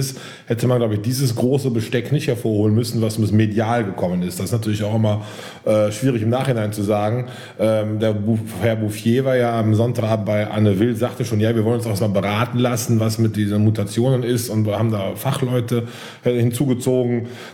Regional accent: Cologne, North Rhine-Westphalia, Germany; Als Kölner

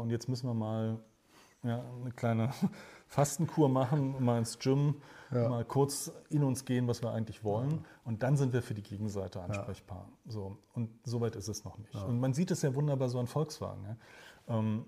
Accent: Berlin, Germany; ich bin direkt an der Mauer groß geworden in Berlin, direkt an einem Grenzübergang

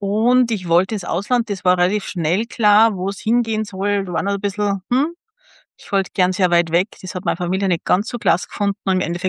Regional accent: Salzburg, Austria; wo ich herkomme, aus Salzburg

